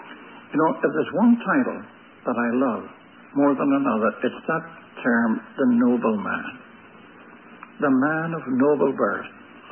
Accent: Ireland; When I was young, in my home country, in Ireland

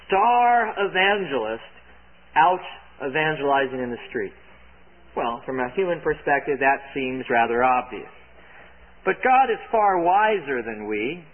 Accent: California, United States; I'm from California originally, and if I wanted anyone to win, it would be the Lakers.

